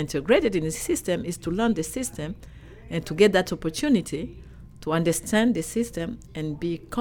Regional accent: DR Congo; moved away as an adult; now in United States; and I am originally from Democratic Republic of Congo.

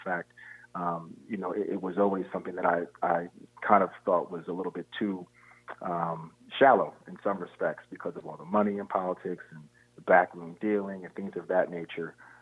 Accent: Schenectady, New York, United States; I grew up in Schenectady, so you know, I'm from this area, working class roots.

